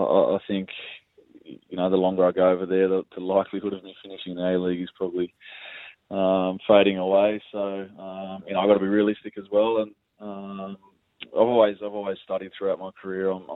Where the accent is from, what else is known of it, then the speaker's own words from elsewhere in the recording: Melbourne, Victoria, Australia; that'll always be my home club. So you know, my time at Melbourne Victory is probably the proudest time of my